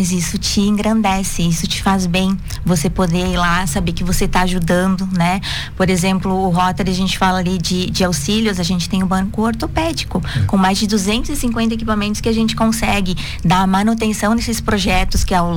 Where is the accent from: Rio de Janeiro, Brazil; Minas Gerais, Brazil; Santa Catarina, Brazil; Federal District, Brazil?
Santa Catarina, Brazil; Xaxim; eu nasci aqui em Xaxim, né? Então, me criei no interior até meus 21 anos. Aí depois a gente veio, que a gente chama pra cidade, né?